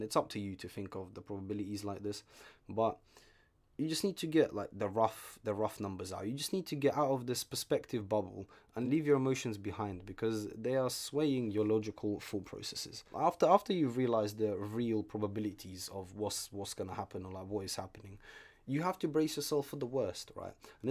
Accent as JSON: {"language": "English", "region": "London", "country": "United Kingdom", "tie": "born or raised there", "second_language": "English", "said": "I grew up in London as an immigrant"}